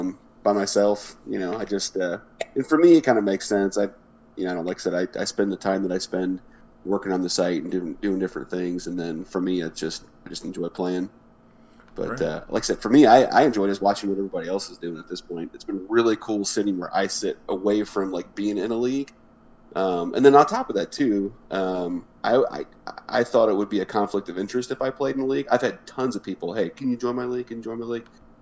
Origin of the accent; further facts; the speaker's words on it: Cincinnati, Ohio, United States; I'm from Cincinnati